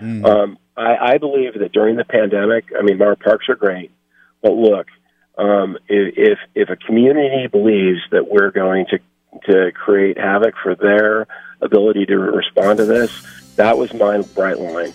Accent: the West, United States; I mean, I grew up in the West, and public lands played a key role in, respite, rejuvenation, solace, solitude.

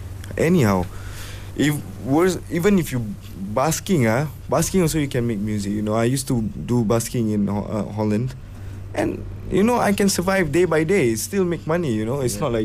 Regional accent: Malaysia; Actually, not really foreign influences, but Malaysia itself, because there's a lot of music that we still need to understand from our own country, from our own roots.

